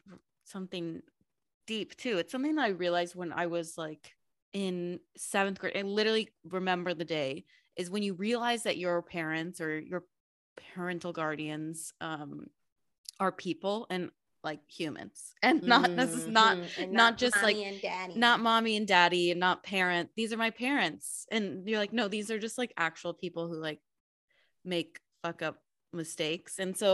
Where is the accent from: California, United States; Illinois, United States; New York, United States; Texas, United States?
Texas, United States; What we realized, we're from Texas. What we realized is that when you grow up in Texas, you learn how to banter and carry like a small conversation.